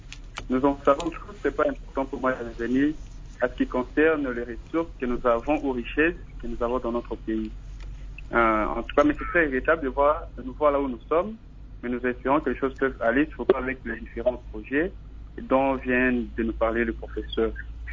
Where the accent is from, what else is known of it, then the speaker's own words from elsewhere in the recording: DR Congo; qu'on puisse l'importer chez nous en RDC